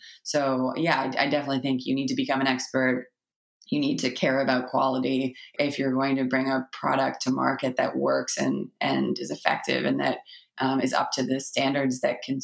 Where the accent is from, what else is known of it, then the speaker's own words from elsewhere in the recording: Toronto, Ontario, Canada; I started Sweet Reason from my hometown, which is Toronto